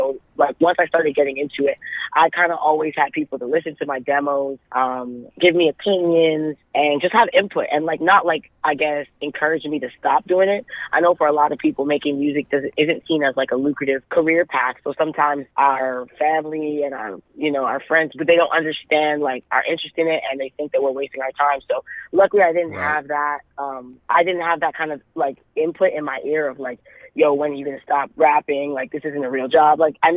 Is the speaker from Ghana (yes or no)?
no; Toronto, Ontario, Canada; Well, I'm born and raised in Toronto. So I was raised like sort of the East End, but not really. It's like the East End of Toronto, but not yet Scarborough.